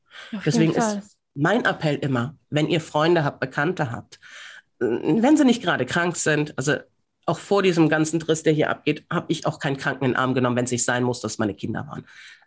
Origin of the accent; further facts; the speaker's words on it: Northern Germany, Germany; Oder bei uns in Norddeutschland ist halt einfach, moin.